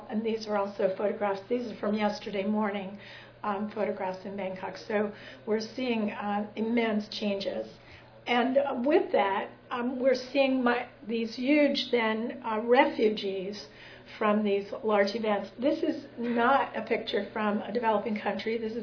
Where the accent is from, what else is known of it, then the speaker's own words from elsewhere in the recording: the North, United States; So I'm from the North. I didn't understand churches in the South.